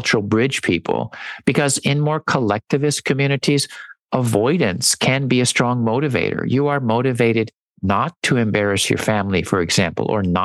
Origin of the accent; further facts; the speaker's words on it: United States; As an American, I grew up with the idea that success is something that individuals achieve based on their unique abilities.